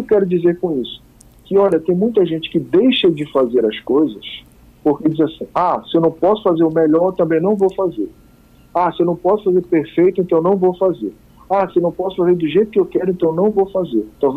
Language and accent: Portuguese; Brazil; o brasileiro sempre tem essa mania, dá um jeitinho, a gente é mais caliente, né? Uhum. A gente é sul-americano, né?